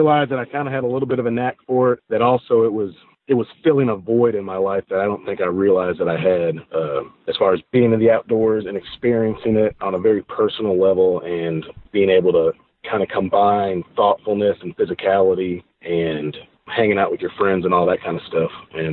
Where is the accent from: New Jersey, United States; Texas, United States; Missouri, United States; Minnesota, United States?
Missouri, United States; St. Louis; So I grew up in St. Louis, Missouri, and you know, no one in my family hunted.